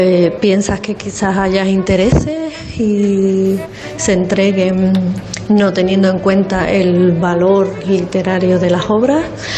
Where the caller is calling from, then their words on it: Seville, Andalusia, Spain; de Sevilla.